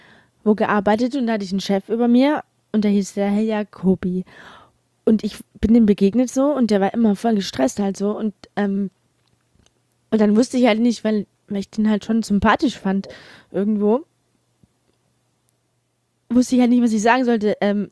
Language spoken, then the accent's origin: German; Heilbronn, Baden-Württemberg, Germany; Ich komme aus Heilbronn, aus der Ecke. Ich sage jetzt aber nicht wo.